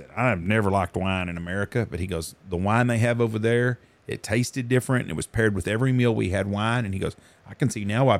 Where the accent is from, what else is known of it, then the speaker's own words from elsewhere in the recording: Wichita Falls, Texas, United States; but I grew up in Wichita Falls. There's not an Italian restaurant.